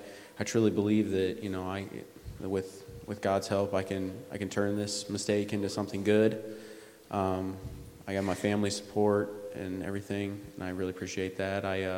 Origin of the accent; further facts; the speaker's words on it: Hopedale, Illinois, United States; I'm from Hopedale, Illinois. I'm 22 years old.